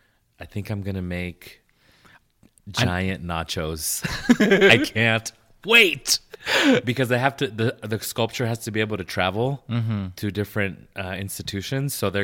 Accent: Las Vegas, Nevada, United States; Not because I'm from Las Vegas

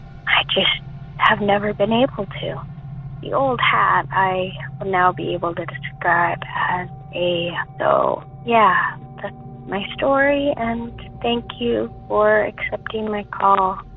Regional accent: Seattle, Washington, United States; I am from the West Seattle area.

